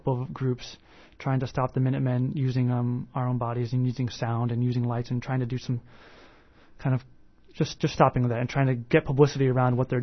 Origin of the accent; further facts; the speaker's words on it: San Diego, California, United States; I'm from San Diego, California